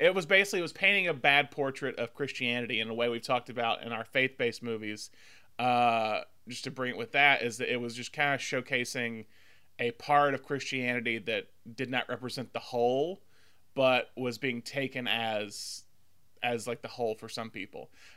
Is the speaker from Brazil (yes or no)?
no; Alabama, United States; I guess growing up in Alabama, documentaries weren't really a form of filmmaking that I saw.